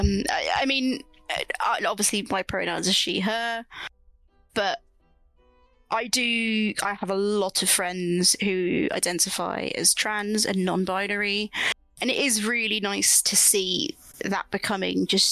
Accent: United Kingdom; even as a Brit

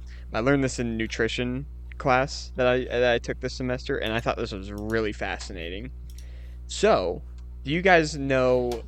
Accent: Indiana, United States; I'm from Indiana. What can I say?

